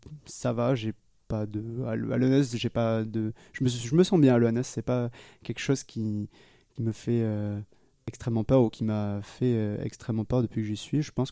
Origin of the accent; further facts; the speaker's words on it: Foulayronnes, Nouvelle-Aquitaine, France; j'ai grandi dans une charmante ville qui s'appelle Fouleyronnes et qui ne dira rien à personne, qui est près d'Agen, qui ne dira peut-être rien à personne non plus, qui est globalement entre Bordeaux et Toulouse dans le sud-ouest de la France.